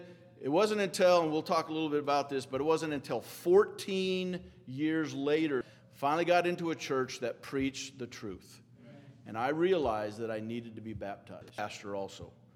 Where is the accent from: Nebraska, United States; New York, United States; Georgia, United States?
Nebraska, United States; But we all from Nebraska, different routes to meet him. I grew up in Western Nebraska, used to be, and my mom, we went to the Methodist church.